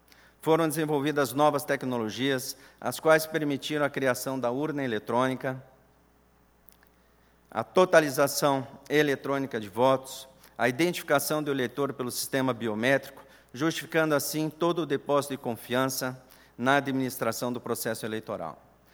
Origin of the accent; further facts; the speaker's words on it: Curitiba, Paraná, Brazil; cursar os primeiros anos de Direito na minha cidade natal de Curitiba